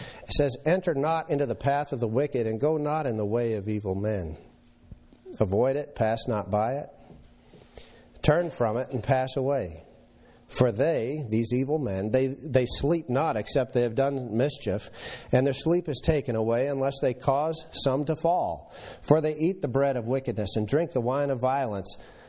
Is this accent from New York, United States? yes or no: no; Minnesota, United States; I remember I grew up in Minnesota, and we would go on a yearly camping trip up to the North Shore.